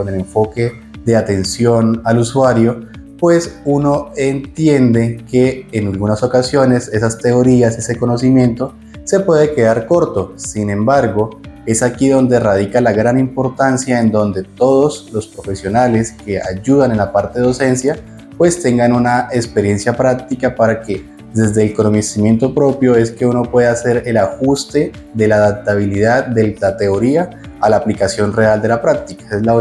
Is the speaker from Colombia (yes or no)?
yes; Campoalegre, Huila, Colombia; soy del departamento del Huila, especialmente del municipio de Campo Alegre